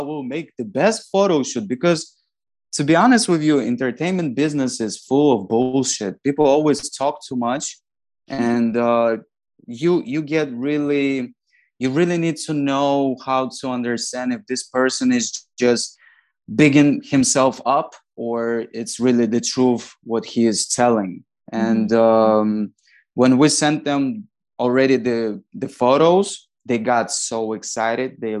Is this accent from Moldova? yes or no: yes; Welby, Moldova; I'm from Welby, Moldova, blah, blah, blah.